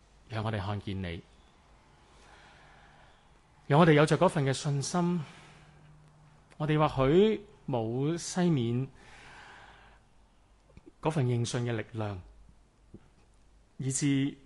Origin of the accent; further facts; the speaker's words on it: Hong Kong; 一张出世纸赋予了我们一个身份，给我们作为一个香港人的权利和义务